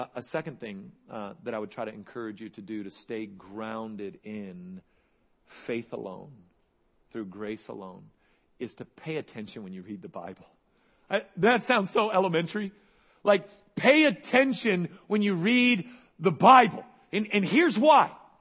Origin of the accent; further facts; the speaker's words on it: Dallas, Texas, United States; So maybe it's because I'm from Dallas that I feel like I have to say this